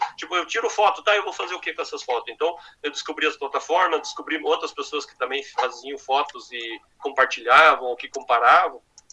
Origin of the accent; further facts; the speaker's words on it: Curitiba, Paraná, Brazil; E daí eu falei, ó, legal, eu sou lá de Curitiba. Ele falou, ah, eu também. Ah, mas eu sou lá do Boqueirão.